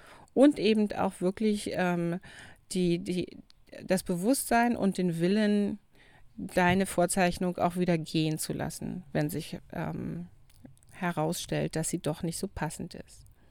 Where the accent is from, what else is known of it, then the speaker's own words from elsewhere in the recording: East Germany, Germany; Ich bin ja im Osten aufgewachsen